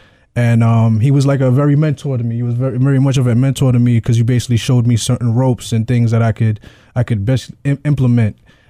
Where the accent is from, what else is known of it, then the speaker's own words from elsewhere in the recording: New York, United States; also born or lived in Brooklyn; That's where I was born, and we went out to Long Island, and I was raised out in Long Island.